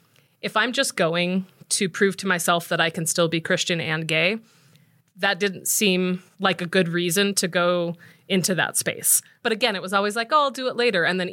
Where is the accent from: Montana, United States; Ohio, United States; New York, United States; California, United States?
California, United States; Los Angeles; because I grew up in Los Angeles as well, went to school in San Diego